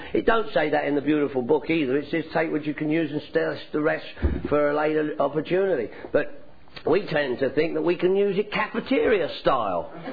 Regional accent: London, United Kingdom; I'm from London, England. You probably picked up on that, right? You know, I'm a limey, lush and loady. You know, this is the way I talk.

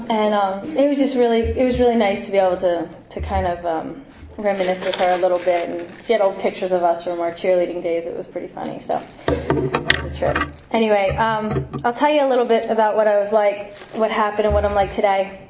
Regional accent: Ramsey, United States; he's from my hometown, which I grew up in Ramsey, which is, like, about a half hour, 45 minutes, I guess, north of here

